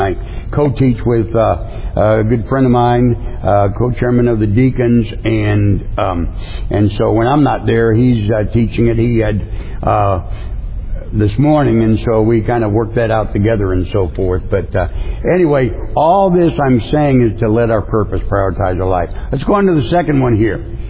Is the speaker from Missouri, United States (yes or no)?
yes; St. Louis, Missouri, United States; I grew up in St. Louis, Missouri. And for vacation, we didn't have a lot of money. My dad was a mail carrier.